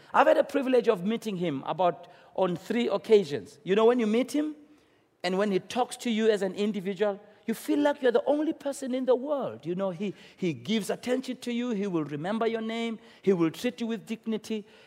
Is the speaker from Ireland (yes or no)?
no; Soweto, Gauteng, South Africa; You know, I was raised in Soweto. My parents came into Soweto in the first year in which I was born, which is 1961. I was just a few months old, you know.